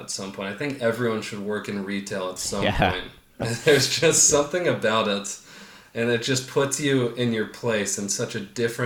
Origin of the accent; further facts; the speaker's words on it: California, United States; so growing up in California, he's always been one of my favorite athletes.